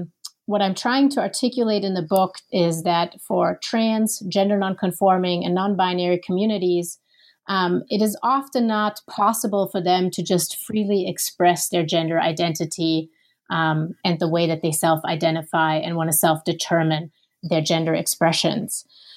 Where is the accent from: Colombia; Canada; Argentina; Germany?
Germany; now in Minneapolis, United States; I'm originally from Germany.